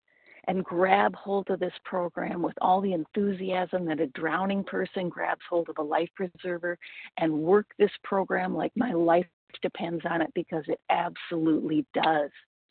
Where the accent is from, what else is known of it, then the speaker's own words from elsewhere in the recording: California, United States; and I'm recovered from Southern California.